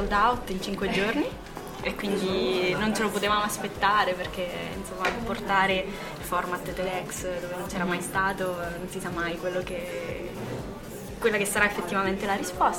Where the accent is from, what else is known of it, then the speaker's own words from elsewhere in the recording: Rieti, Lazio, Italy; now in Ancona, Italy; Allora io sono di Rieti. Sono finita ad Ancona dopo varie vicende della mia vita